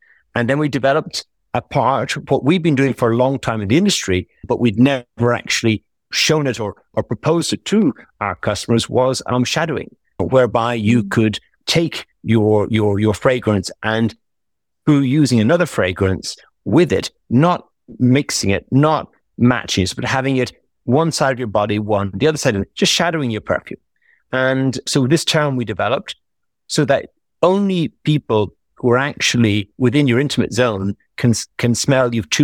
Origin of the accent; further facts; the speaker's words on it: Ireland; because I'm Irish and I've traveled to over 100 plus countries in the world